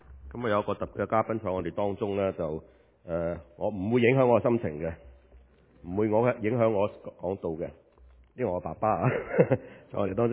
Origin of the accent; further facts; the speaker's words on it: China; 对我哋中国人嚟讲一个相当之好嘅意思